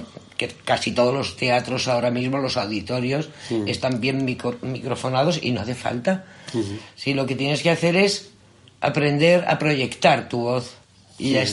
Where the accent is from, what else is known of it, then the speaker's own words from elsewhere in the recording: Madrid, Community of Madrid, Spain; yo soy madrileña, pero soy 50% murciana. Mi madre es murciana